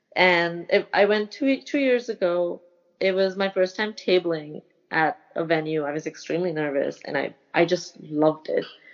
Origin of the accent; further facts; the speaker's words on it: Mumbai, Maharashtra, India; I didn't know what comic books are while I was growing up in Mumbai.